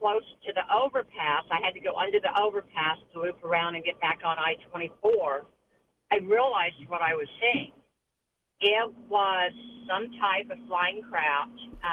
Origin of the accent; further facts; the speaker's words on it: Illinois, United States; now in Tennessee, United States; Well, I'm from Illinois. Right now I'm in Tennessee.